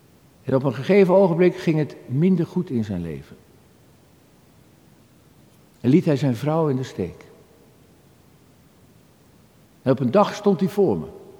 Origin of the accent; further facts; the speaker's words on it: Halfweg, North Holland, Netherlands; born there; Het was de zoete inval in Halfweg, de plek waar ik geboren ben, vlakbij Amsterdam.